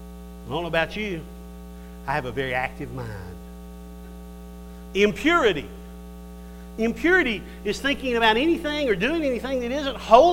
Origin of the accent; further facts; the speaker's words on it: Ireland; I'm Irish. I'm supposed to have this. It's how God made me.